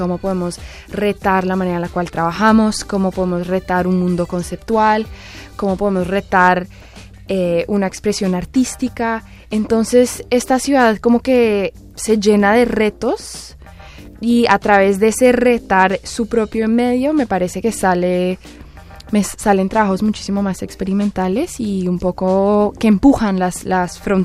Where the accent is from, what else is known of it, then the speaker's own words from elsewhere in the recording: Colombia; also born or lived in Vancouver; now in Montreal, Canada; antes de venir a Montreal yo estaba viviendo en Vancouver. Entonces nosotros, la verdad, inmigramos de Colombia a Vancouver